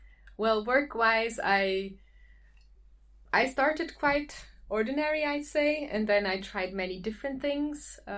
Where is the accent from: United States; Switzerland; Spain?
Switzerland; English is a second language; I don't know, somehow we ended up in Switzerland, in my hometown.